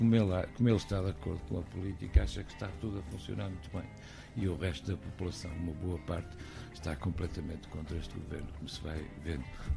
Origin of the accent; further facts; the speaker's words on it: Portugal; Sim, havia a ditadura cá em Portugal, vivi em ditadura até aos 22 anos